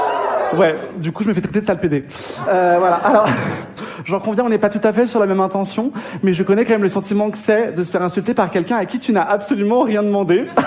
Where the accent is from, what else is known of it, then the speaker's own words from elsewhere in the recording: Paris, Île-de-France, France; je suis né à Paris, j'y ai toujours vécu.